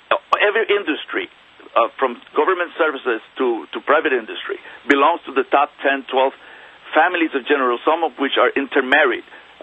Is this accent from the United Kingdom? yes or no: no; Puerto Rico; No, I'm from Puerto Rico